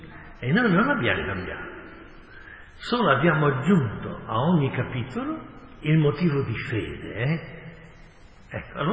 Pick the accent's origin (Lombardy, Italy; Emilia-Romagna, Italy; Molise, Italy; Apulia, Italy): Emilia-Romagna, Italy; Ma dico, io vengo dall'Emilia, noi siamo stati per quanti secoli sotto il Papa.